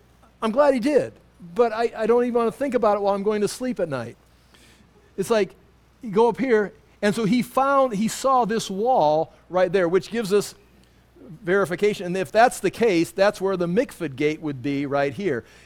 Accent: Des Moines, Iowa, United States; I come all the way from Des Moines, Iowa, and there, look at that.

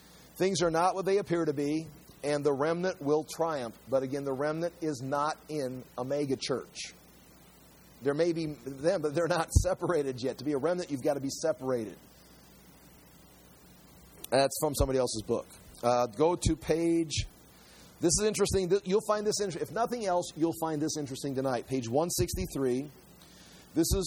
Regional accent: Germany; now in United States; We come from Germany. I came from Germany.

